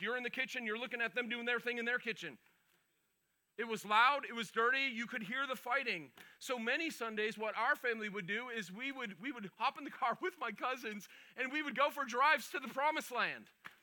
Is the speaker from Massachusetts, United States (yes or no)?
yes; Lowell, Massachusetts, United States; I grew up in Lowell. We had like a tenth of an acre of property growing up in that city.